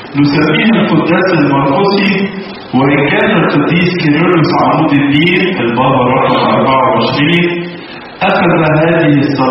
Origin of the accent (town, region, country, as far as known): Egypt